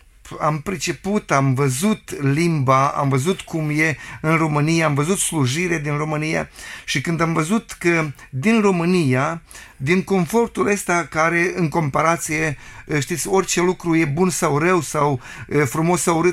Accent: Ukraine; De la bun început, noi, la noi în Ucraina, suntem români, dar cu româna noastră e ca a noastră.

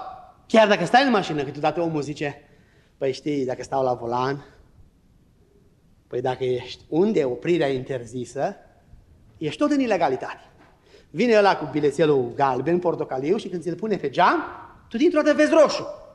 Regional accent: Romania; noi vorbim românește, pentru că suntem români. Ne-am născut în România și vorbim românește.

